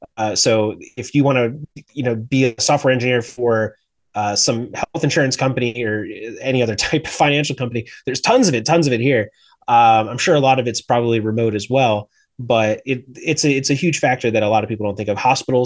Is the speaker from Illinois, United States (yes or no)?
no; New Jersey, United States; I was from Southern New Jersey originally. There's no tech work there.